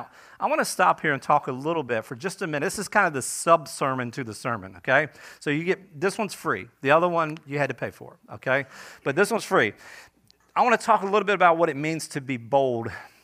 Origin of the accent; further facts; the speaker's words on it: East Coast, United States; Now, I'm from the East Coast